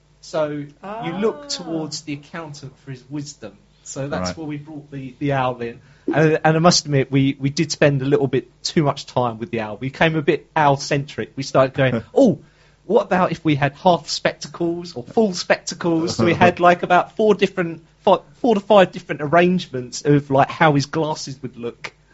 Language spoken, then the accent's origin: English; Canvey Island, East of England, United Kingdom; Yeah. Born and bred in Essex.